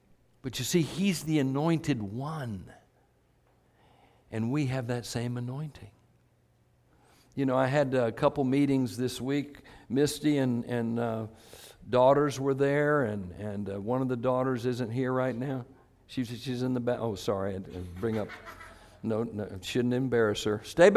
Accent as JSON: {"language": "English", "region": "Connecticut", "country": "United States", "tie": "born there", "lives_now": "Georgia, United States", "said": "I live in Georgia. I'm from the South. But I was born in Southern Connecticut."}